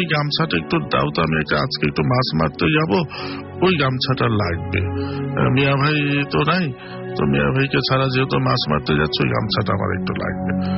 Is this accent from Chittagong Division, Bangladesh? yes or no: no; Shibchar, Dhaka Division, Bangladesh; আমাদের গ্রামের বাড়ি হচ্ছে মাদারীপুর শিবচর জেলার চরবাজা মারা গ্রামে